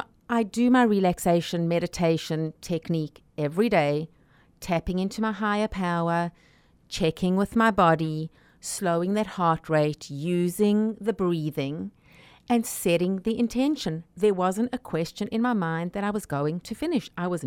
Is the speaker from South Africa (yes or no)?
yes; South Africa; I'm from South Africa